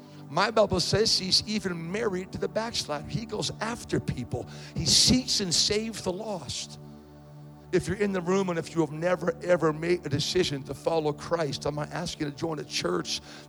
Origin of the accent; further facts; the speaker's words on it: New England, United States; You're in New England. I'm from New England.